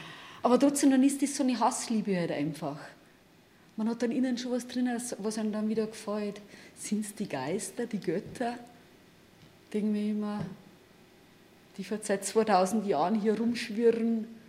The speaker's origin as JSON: {"language": "German", "region": "Bavaria", "country": "Germany", "said": "Ich komme aus der Hallertau. Das ist daheim, genau, das ist ja daheim."}